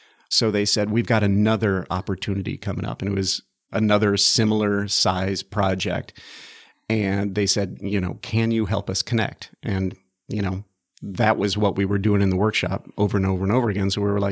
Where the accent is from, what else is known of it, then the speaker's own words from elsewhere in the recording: Chicago, Illinois, United States; born there; also born or lived in Minnesota; We moved to Minnesota because of my dad's career. I was born in Chicago. Most of my siblings grew up substantially in and around Chicago.